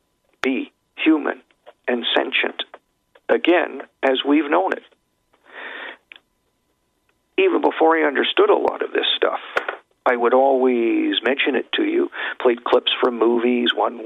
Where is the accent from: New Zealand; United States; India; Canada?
Canada; from Canada.